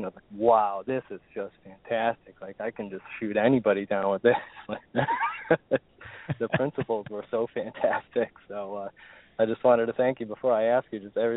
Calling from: Connecticut, United States; I'm calling from Connecticut.

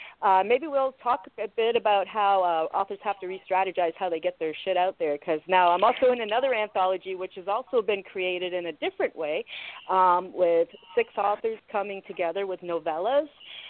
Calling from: Toronto, Ontario, Canada; I'm chiming in from Toronto, Canada.

